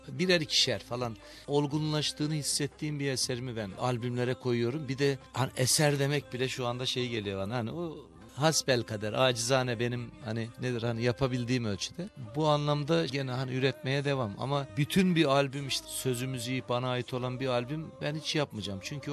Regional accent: İzmir, Turkey; also born or lived in Tercan; Tabii ben Erzincan Tercan'da doğdum ben. Oranın bir köyünde, Beykonak köyünde. Tabii İzmir'e göç ben 6-7 yaşındayken oldu.

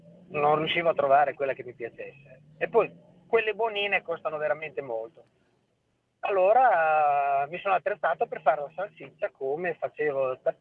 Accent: Bologna, Emilia-Romagna, Italy; davanti a tutto ammetto che sono di Bologna, sono qui da 4 anni

